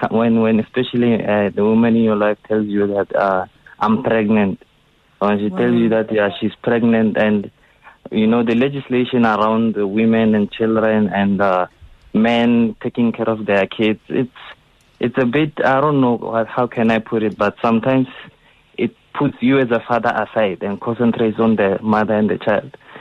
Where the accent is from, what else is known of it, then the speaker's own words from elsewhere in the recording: Soshanguve, Gauteng, South Africa; It's been … I'm from Soshanguve in Pretoria. I remember when I was I'm 25 years old now